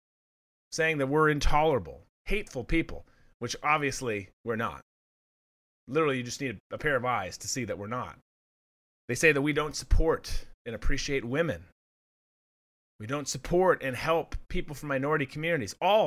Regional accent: Minnesota, United States; I'm from Minnesota originally. Love being up in the Midwest.

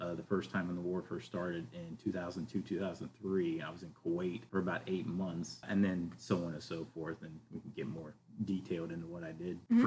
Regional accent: Virginia, United States; You're talking to a guy that, I was born and raised in Virginia. And so I had only traveled outside the States one time.

